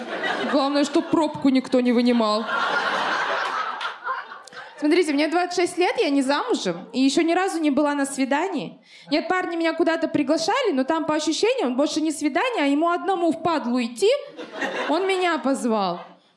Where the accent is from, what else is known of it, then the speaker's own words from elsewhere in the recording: Russia; Мне обидно, я родилась и выросла в России.